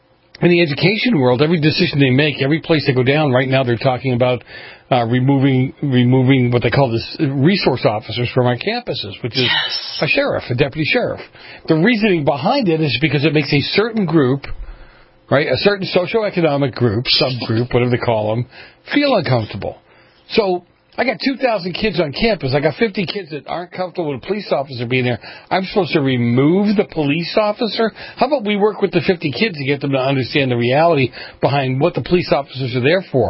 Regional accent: Boston, Massachusetts, United States; I grew up in Boston. There were murals up everywhere.

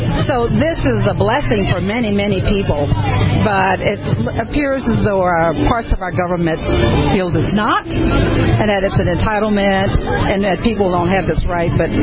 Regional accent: New Orleans, Louisiana, United States; now in California, United States; I'm a registered nurse and I'm from California, but I'm also originally from New Orleans, Louisiana.

